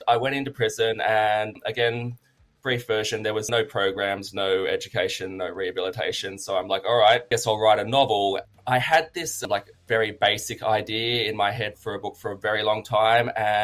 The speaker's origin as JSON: {"language": "English", "town": "Sydney", "region": "New South Wales", "country": "Australia", "lives_now": "Newcastle, Australia", "said": "I'm from Sydney, Australia, and I live in Newcastle, as you said, which is, for those of you who don't know Australia very well, it's just a couple hundred kilometres north of Sydney."}